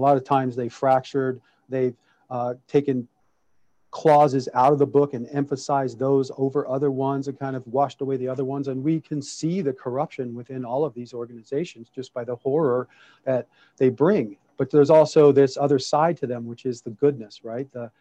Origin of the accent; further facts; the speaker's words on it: Detroit, Michigan, United States; born there; I was born in Detroit.